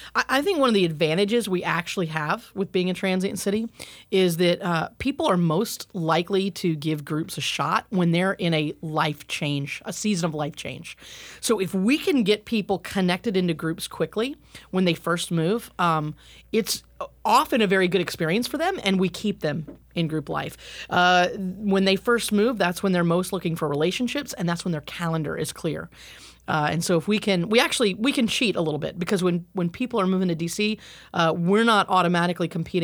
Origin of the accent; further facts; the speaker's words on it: Mobile, Alabama, United States; now in Washington, United States; I grew up in Alabama.